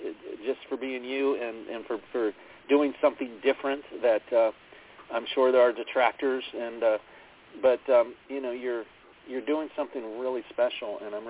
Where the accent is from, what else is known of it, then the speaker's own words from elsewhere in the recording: Pennsylvania, United States; I love the title because I grew up in Western PA where the original iconic